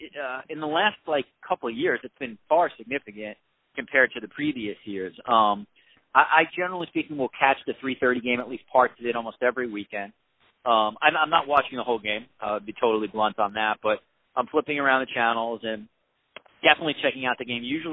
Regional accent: New York, United States; So the SEC, I probably, as a New Yorker, I probably watch the SEC Network

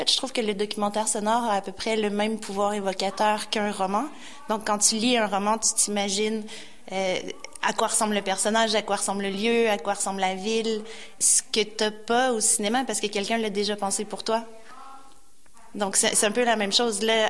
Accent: Quebec City, Quebec, Canada; J'ai grandi à Québec, puis quand j'avais 16 ans, je passais mon temps, je traînais sur les Portes Saint-Jean.

